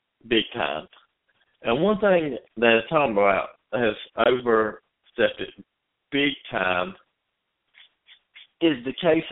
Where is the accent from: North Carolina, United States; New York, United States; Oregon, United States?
North Carolina, United States; But my home state of North Carolina has made common law marriage illegal.